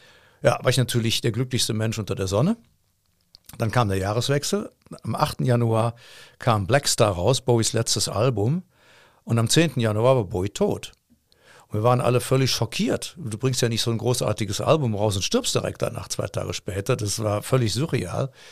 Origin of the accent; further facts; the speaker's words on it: Cologne, North Rhine-Westphalia, Germany; ich bin ein Kölner Musiker